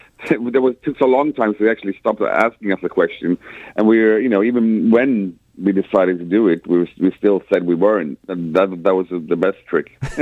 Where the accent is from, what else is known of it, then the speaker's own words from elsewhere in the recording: Sweden; English is a second language; We come from the Swedish fucking winter.